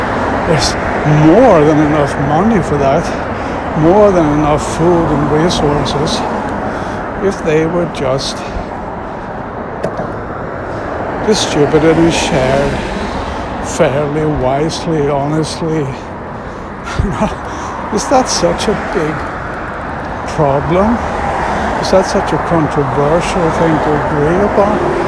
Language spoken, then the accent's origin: English; Sweden; English is a second language; because that's what I grew up with here in Sweden.